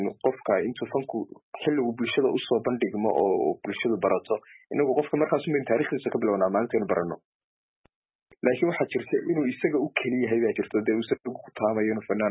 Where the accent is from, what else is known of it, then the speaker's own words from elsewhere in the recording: Erigavo, Sanaag, Somalia; also born or lived in Hargeisa, Somalia; Waxaana ka yimid gobolka Sanaag, gaar ahaan magaalada Cirigaabo. Marka waan ka yar lahjad duwanaa fanaaniinta yadkaan isku baranay, aanu fanka isku baranay.